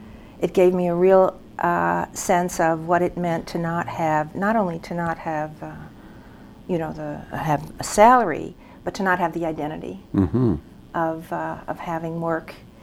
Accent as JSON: {"language": "English", "region": "New York", "country": "United States", "tie": "born or raised there", "said": "Okay, well, I grew up in New York."}